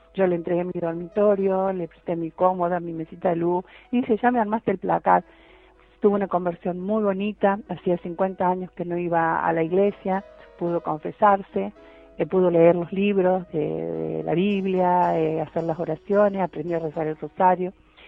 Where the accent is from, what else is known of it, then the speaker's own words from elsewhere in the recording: La Plata, Buenos Aires Province, Argentina; soy de La Plata … de acá de La Plata, cordobesa.